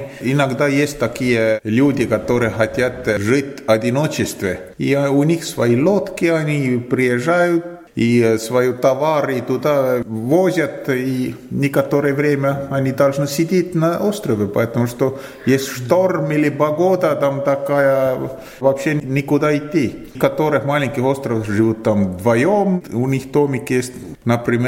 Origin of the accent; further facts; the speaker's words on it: Haapsalu, Lääne County, Estonia; Мы тренеры из Эстонии, с маленького города Хапсалу.